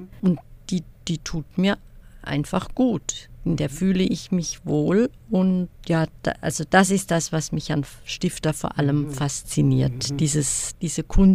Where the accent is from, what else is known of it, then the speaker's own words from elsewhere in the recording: Baden-Württemberg, Germany; accent: Baden dialect; Ja, ich selbst bin in einem badischen Dorf aufgewachsen und ich habe sehr starken Dialekt gesprochen als Kind.